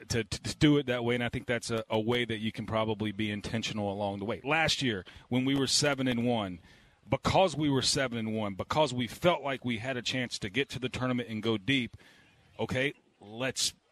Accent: Alabama, United States; now in Los Angeles, United States; But I grew up in Alabama, so we will escape to Hawaii.

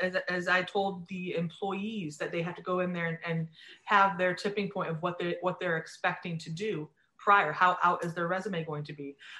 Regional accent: Sandusky, Ohio, United States; You know, funny story is that I grew up in near Sandusky, Ohio.

